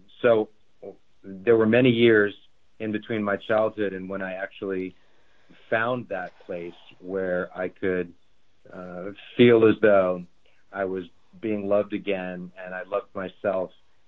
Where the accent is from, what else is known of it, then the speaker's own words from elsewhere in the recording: Washington, District of Columbia, United States; Well, when I was growing up in Washington, D.C., I really had was the product of an absence of parental guidance